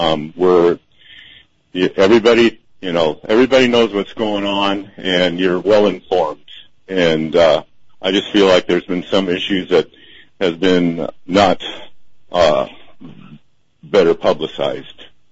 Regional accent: Seattle, Washington, United States; I was from Seattle, and it was really different in Seattle.

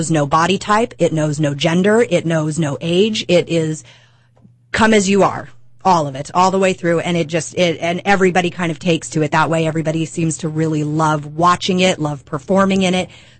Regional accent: Florida, United States; I came from Florida, and Miami and Key West are two of those places

